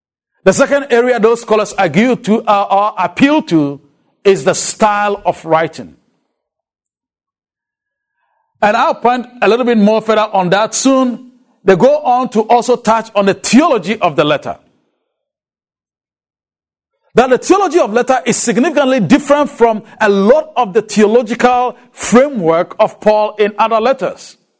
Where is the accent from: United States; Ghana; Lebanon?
Ghana; English is a second language; I grew up in Ghana. English is not my first language. In fact, as I learned English, English was my third language at the time.